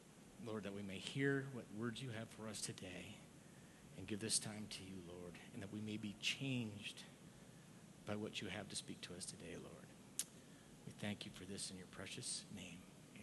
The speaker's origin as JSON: {"language": "English", "region": "Minnesota", "country": "United States", "tie": "born or raised there", "said": "so I grew up in Minnesota, and I went to a Lutheran church."}